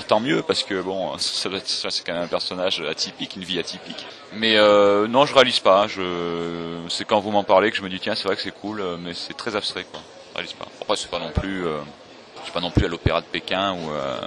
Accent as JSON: {"language": "French", "town": "Marseille", "region": "Provence-Alpes-Côte d'Azur", "country": "France", "said": "donc je dis que je suis de Marseille, etc."}